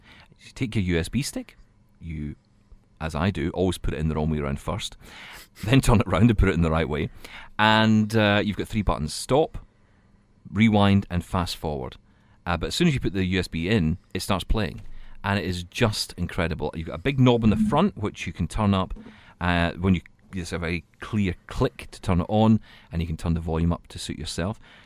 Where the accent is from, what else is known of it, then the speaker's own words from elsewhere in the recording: Scotland, United Kingdom; I'm Scottish